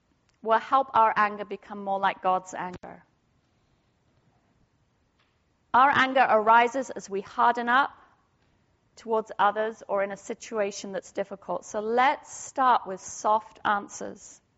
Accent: England, United Kingdom; I'm English, I'm a woman, I'm educated, I don't get angry.

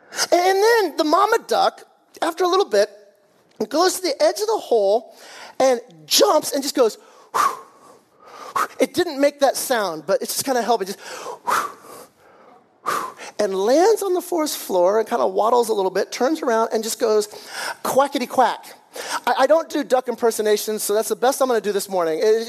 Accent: California, United States; I was even growing up in the East Bay because we all figured that Al Davis was the Antichrist.

